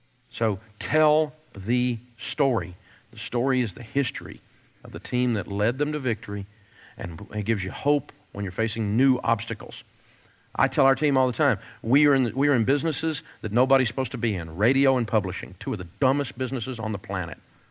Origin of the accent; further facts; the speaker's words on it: Nashville, Tennessee, United States; I grew up in Nashville, but I had to go look and see where Rose and Sadler was